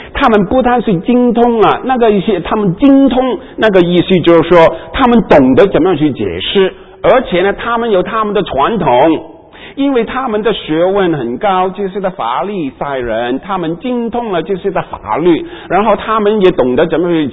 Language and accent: Chinese; Hong Kong; 就等于我以前哈在香港长大的时候呢，那我们就替英国政府打工哈